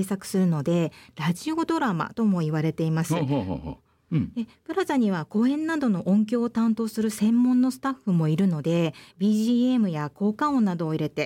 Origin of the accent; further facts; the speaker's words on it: Shimonoseki, Yamaguchi, Japan; 実は平家が滅んだとされる下関が出身でして